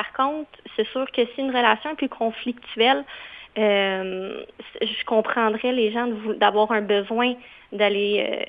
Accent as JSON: {"language": "French", "region": "Quebec", "country": "Canada", "said": "Moi, je viens de la Rive-Sud"}